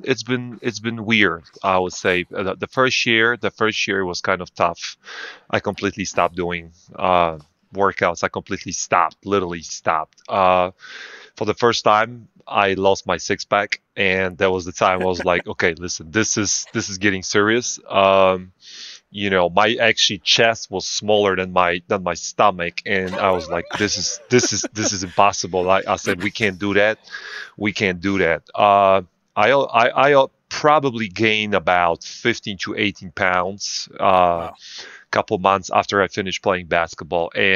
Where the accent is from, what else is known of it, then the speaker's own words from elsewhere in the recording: Łódź, Łódź Voivodeship, Poland; English is a second language; I'm in Poland right now. I'm in my city, Łódź, right on the middle of Poland.